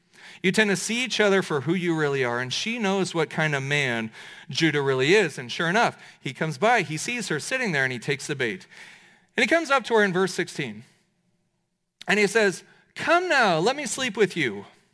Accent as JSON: {"language": "English", "region": "Kansas", "country": "United States", "said": "Now, I'm from Kansas. Y'all are Long Islanders."}